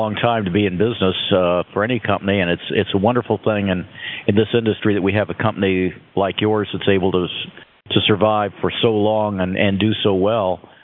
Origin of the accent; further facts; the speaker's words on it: Indianapolis, Indiana, United States; because I'm from Indianapolis, and before he went to Denver, he was a big guy in Indianapolis for a number of years